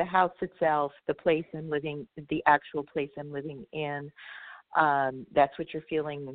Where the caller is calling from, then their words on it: California, United States; I'm calling from California.